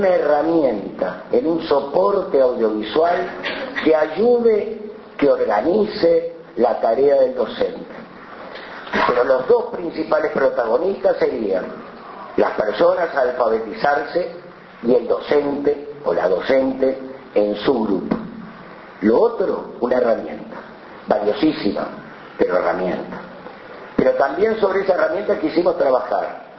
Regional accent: Uruguay; acá somos maestros uruguayos, tenemos un excelente cuerpo docente

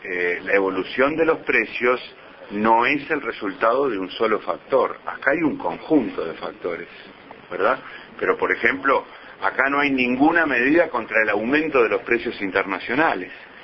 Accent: Uruguay; A mí me alegra como uruguayo

